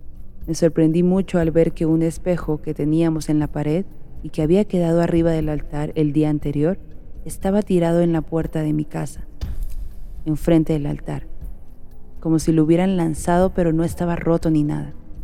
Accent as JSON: {"language": "Spanish", "town": "Ciudad Obregón", "region": "Sonora", "country": "Mexico", "lives_now": "Tijuana, Mexico", "said": "Vivo en Tijuana, pero soy de Obregón, Sonora."}